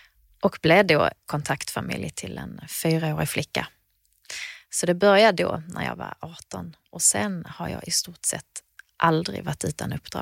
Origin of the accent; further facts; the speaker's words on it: Teckomatorp, Skåne, Sweden; Det var så stora kontraster mot det vi hade hemma i Teckomatorp, så att då fattade de det beslutet att då fick jag flytta tillbaka.